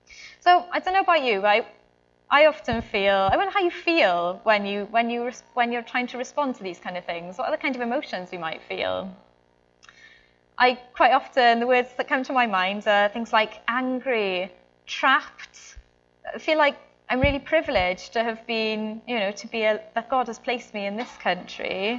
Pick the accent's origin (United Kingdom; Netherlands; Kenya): United Kingdom; Cardiff, Wales; I'm from Cardiff anyway, it might not sound like it